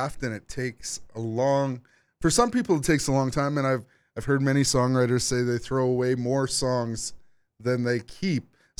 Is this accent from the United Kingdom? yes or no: no; Red Deer, Alberta, Canada; You know, I grew up in Red Deer. So I played hockey when I was younger and we played all up in that area too.